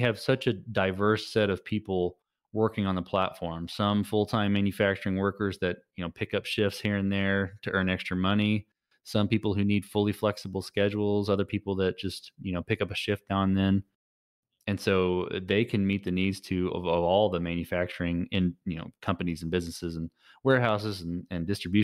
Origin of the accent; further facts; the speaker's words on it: Texas, United States; I guess Texas is its own thing. Maybe that's because I'm a Texan.